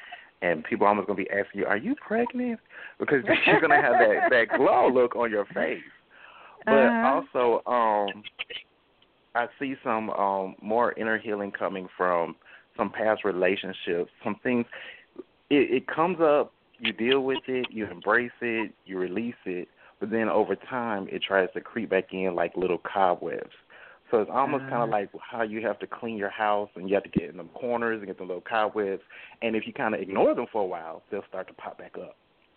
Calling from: Atlanta, Georgia, United States; I'm calling from Atlanta.

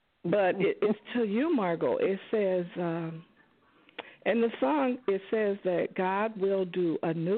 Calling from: Richland Park, Illinois, United States; I'm calling from Richland Park, Illinois

